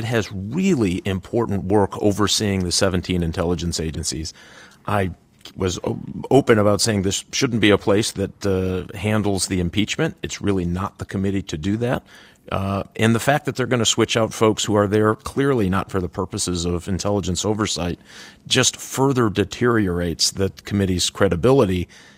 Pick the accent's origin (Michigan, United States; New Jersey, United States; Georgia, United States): Michigan, United States; I was a Republican from Michigan. And he was a former prosecutor. I was a former FBI agent.